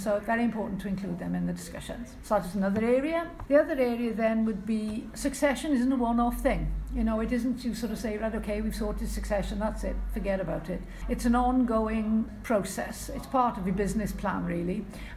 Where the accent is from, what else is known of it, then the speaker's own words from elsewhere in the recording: Wales, United Kingdom; accent: Welsh; They've all understood my Welsh accent, which is great.